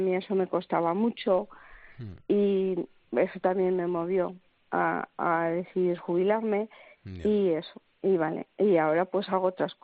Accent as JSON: {"language": "Spanish", "town": "Bulbuente", "region": "Aragon", "country": "Spain", "lives_now": "Zaragoza, Spain", "said": "Ay, yo soy de Zaragoza. Bueno, mejor dicho, vivo en Zaragoza, pero soy de un pueblo de la comarca del Campo de Borja que se llama Bulbuente."}